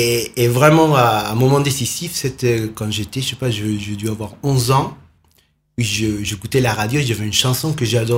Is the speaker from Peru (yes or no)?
yes; Peru; French is a second language; moved away as an adult; now in France; je dis que je suis péruvien. Je viens du Pérou.